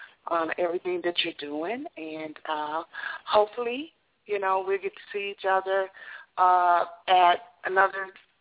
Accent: the South, United States; And plus, it doesn't hurt that we're from the South.

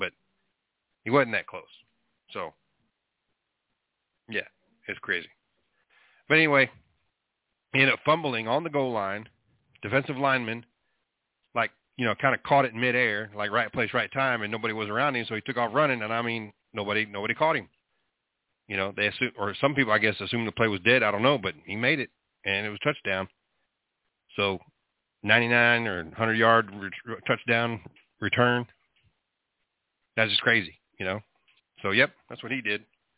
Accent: Texas, United States; Growing up in Texas, being a Cowboys fan

